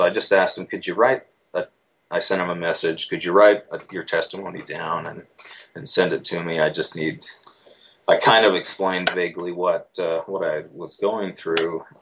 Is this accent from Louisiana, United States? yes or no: no; Syracuse, New York, United States; So I grew up there in Syracuse. I went on a mission. I got married, and I continued going to school. We had two kids and went to graduate school in Iowa.